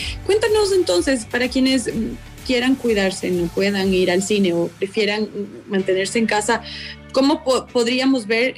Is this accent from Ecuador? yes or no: yes; Ecuador